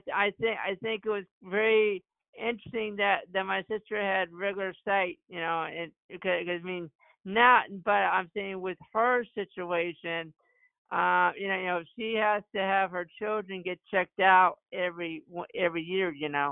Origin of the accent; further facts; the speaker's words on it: Melbourne, Florida, United States; I was born in Melbourne, Florida. As many people always say, I'm a Floridian.